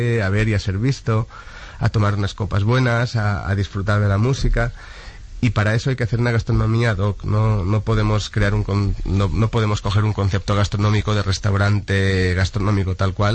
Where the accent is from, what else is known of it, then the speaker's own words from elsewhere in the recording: Valencian Community, Spain; se nota que somos valencianos y que somos del Mediterráneo.